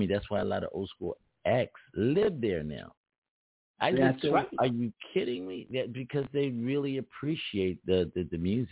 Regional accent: Philadelphia, Pennsylvania, United States; I'm like a super, like, he's from my hometown

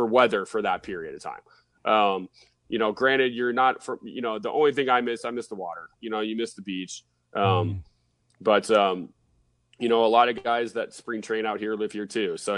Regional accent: Woodland Hills, California, United States; I grew up in Southern California in Woodland Hills.

